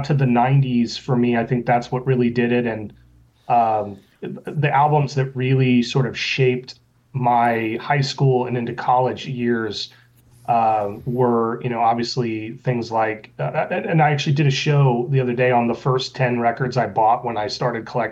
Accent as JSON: {"language": "English", "town": "Santa Barbara", "region": "California", "country": "United States", "tie": "born or raised there", "also_born_or_lived": "Cincinnati", "said": "so I was born in Cincinnati, but then when I was about 6 months old, the band moved to Hollywood. And really? Santa Barbara, California. Yeah. So I spent about 5 or 6 years in Santa Barbara, California while they tried to make it."}